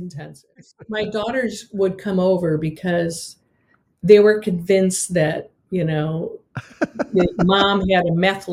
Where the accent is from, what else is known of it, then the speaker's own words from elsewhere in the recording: Saline, Michigan, United States; I grew up in a very small town, Saline, just south of Ann Arbor, Michigan. And it was truly a tiny town at that time with one traffic light. It was a farming town